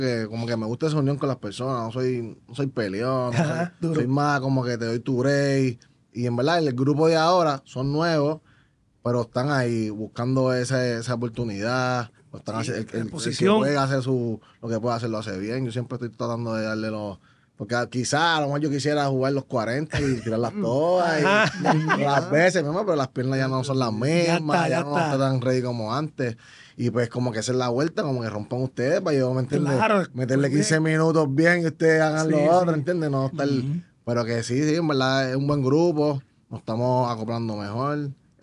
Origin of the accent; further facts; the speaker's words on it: Carolina, Puerto Rico; yo soy de Carolina, de Monserrate, Tabor, ¿verdad?